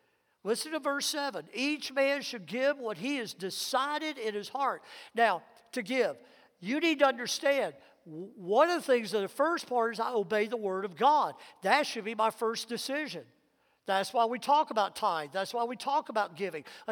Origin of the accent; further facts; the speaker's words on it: Mississippi, United States; I grew up in Mississippi, and during my teenage years, my dad got this idea that we moved out to the country and we started farming